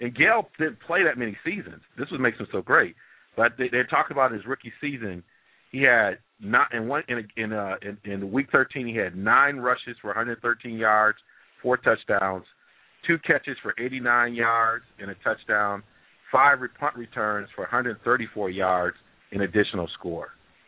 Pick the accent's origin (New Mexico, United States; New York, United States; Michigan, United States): Michigan, United States; you know, I'm from Michigan.